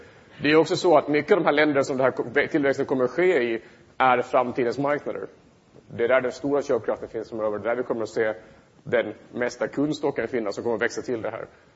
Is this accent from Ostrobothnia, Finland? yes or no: no; Åland, Finland; Jag är från Åland, jag kan räkna den dosen.